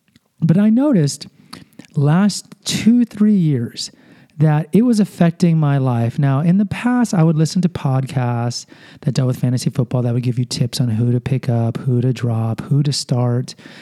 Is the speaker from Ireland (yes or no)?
no; Houston, Texas, United States; Like, if I'm a Texans fan, because I'm from Houston, right?